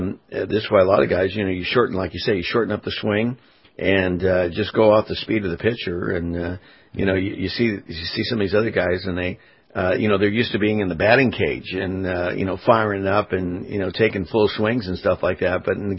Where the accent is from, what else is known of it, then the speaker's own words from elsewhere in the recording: Anaheim, California, United States; as I mentioned, when I was growing up in Anaheim